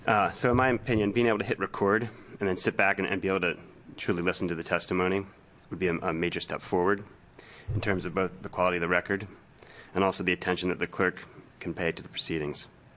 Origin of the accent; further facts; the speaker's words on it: Portland, Oregon, United States; I'm a programmer from Portland